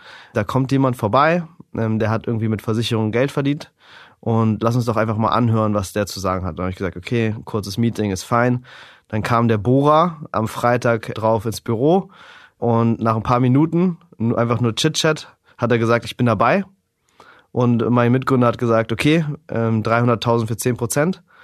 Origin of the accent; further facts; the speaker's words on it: Berlin, Germany; Ja, also ich bin aufgewachsen hier in Berlin.